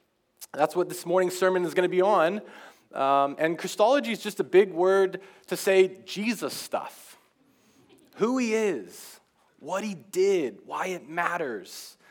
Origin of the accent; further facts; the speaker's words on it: Oklahoma, United States; moved away as an adult; now in Vancouver, Canada; I am a pastor from the States. I originally grew up in Oklahoma, but I've been living in Vancouver the last year and a half, finishing a seminary degree.